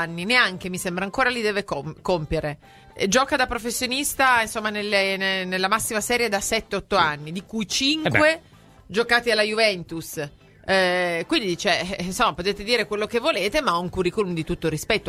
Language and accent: Italian; Melpignano, Apulia, Italy; io sono un salentino, 75 anni, il mio paese è Melpignano, dove si parla il grico. Sono fiero di avere origini greche